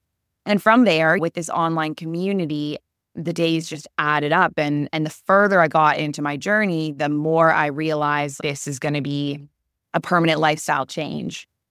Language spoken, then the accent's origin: English; Canada; I grew up in Canada, which had a really similar culture, I think, to the drinking culture in the UK